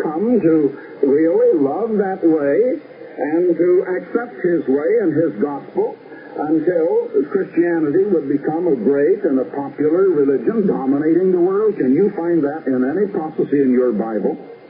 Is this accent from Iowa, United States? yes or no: yes; Iowa, United States; also born or lived in Danville, Illinois / Chicago; Now, I came from Iowa myself, so I can really say that great loyalty to my own old Hawkeye state, you people back in Iowa and in Illinois, as many of you are listening back there. Well, I have lived in Illinois, too.